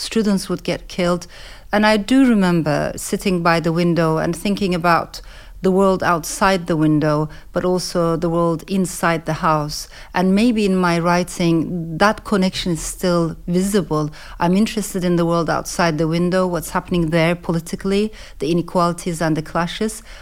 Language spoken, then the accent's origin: English; Ankara, Turkey; also born or lived in Strasbourg, France; I was born in Strasbourg in France. So the first house that I was brought into as a baby was full of immigrants and leftist students smoking gauze and talking about revolution. From that environment, I then came to Ankara.